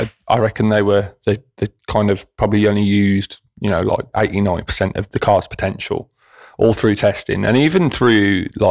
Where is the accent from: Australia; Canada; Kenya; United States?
Australia; being an Aussie